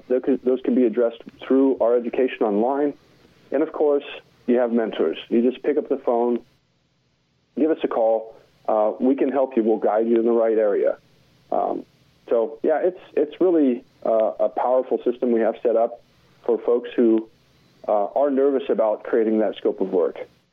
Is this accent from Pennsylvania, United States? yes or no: no; Wyoming, United States; now in Austin, United States; I moved to Austin from Wyoming, and where I'm from, we don't have air conditioners.